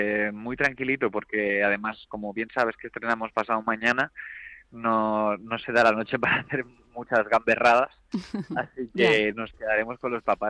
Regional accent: Valencia, Valencian Community, Spain; Estoy en Valencia, de hecho, ahora estoy en mi tierra.

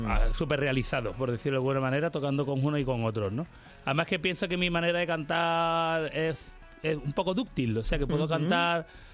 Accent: Andalusia, Spain; Y que soy además andaluz por los cuatro costados

